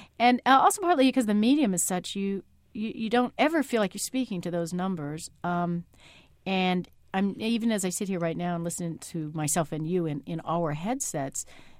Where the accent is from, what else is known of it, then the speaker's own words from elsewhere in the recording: California, United States; I went to University of California, Berkeley. I'm from California. So it was my local, university.